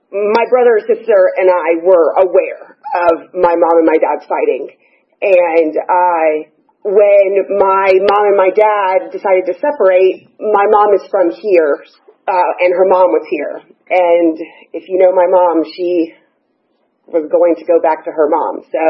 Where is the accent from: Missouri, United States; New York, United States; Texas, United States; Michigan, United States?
New York, United States; New York City; born there; also born or lived in Brooklyn; I was born in Greenwich Village, New York. I lived in Brooklyn till I was four.